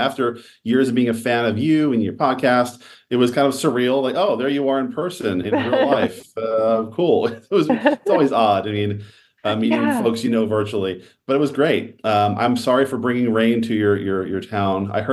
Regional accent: East Coast, United States; I'm from the East Coast, so I'm like, rain, whatever. I'm used to, you know, fighting snow

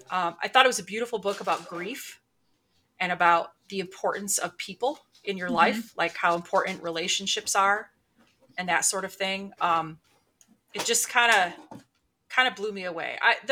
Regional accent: Michigan, United States; And I mean, because I'm from Michigan, like these are the trees that are there and these are the animals

